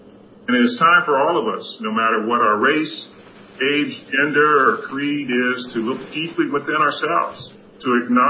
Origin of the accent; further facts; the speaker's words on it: Washington, District of Columbia, United States; I was born in Washington, D.C., only 3 years after Brown versus Board of Education and the Bowling decision. I was raised there, and in my early years, segregation was still common.